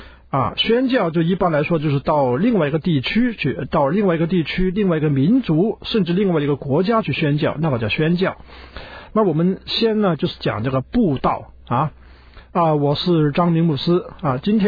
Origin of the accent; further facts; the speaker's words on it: China; 是我们中国人叫它是大使命啊